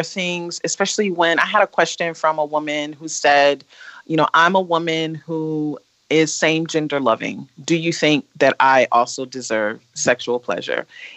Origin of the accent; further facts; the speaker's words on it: Detroit, Michigan, United States; Like I'm from Detroit and Detroit, like we talk smack and I can go there.